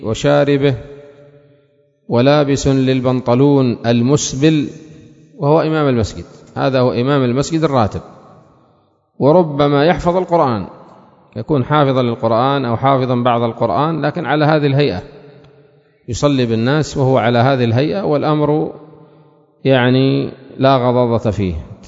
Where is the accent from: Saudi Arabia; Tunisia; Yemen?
Yemen; Aden; وإذا به يسأل من أين أنت، قلت له من عدن